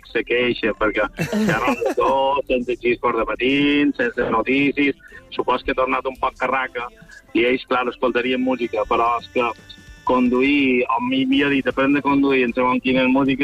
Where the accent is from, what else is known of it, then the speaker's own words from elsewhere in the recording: Consell, Balearic Islands, Spain; Jo som de Consell.